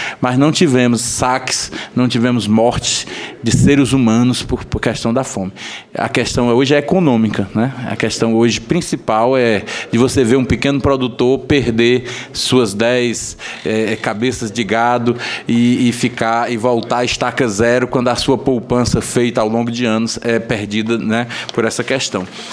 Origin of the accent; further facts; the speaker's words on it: Northeast Region, Brazil; Nós que somos nordestinos